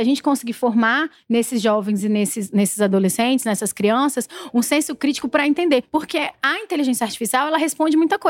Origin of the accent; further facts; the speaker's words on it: Brasília, Federal District, Brazil; E eu nasci em Brasília, né? Nasci e fui criada em Brasília.